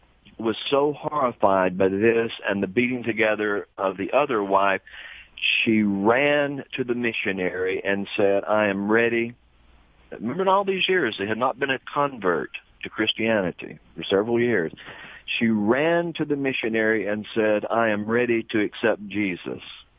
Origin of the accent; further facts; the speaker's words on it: Fort Payne, Alabama, United States; one would be set up in my hometown of Fort Payne.